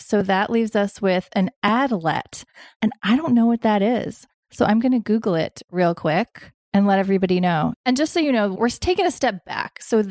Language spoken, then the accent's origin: English; the South, United States; As a Southerner, I'll allow it.